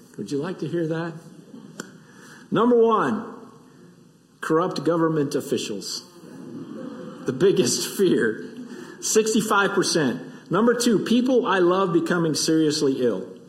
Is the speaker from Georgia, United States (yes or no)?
no; Michigan, United States; Growing up in Michigan, Christmas often meant cold and snow and hot chocolate and playing games together in the house with my brother and sister and mom and dad